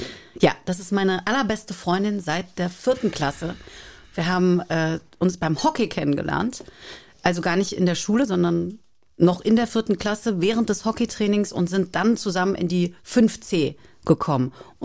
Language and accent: German; Cologne, North Rhine-Westphalia, Germany; Und da bist du einfach als Kölnerin auch ein bisschen versaut.